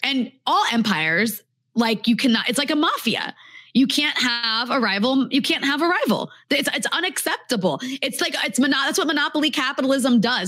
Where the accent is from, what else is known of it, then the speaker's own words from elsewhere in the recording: Virginia, United States; so I'm from Virginia.